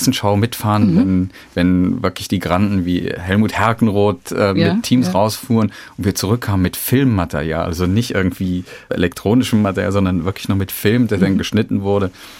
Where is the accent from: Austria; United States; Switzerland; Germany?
Germany; Eifel; now in Hamburg, Germany; anderthalb Jahren in die Eifel verpflanzt, wo ich dann auch groß geworden bin, was ich heute auch als meine Heimat bezeichnen würde.